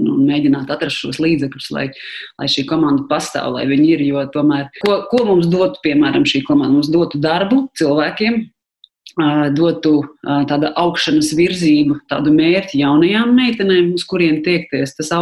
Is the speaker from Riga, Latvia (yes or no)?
yes; Riga, Latvia; saku, jā, es esmu no Rīgas